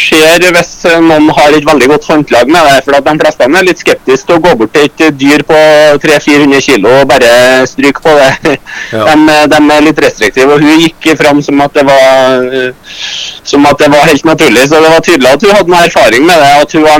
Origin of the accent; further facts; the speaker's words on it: Leksvika, Trøndelag, Norway; Jeg vokste opp i Leksvika og har hestegård i Mossvika med bestefaren min, så har vært avløser litt rundt omkring på gårda i Leksvika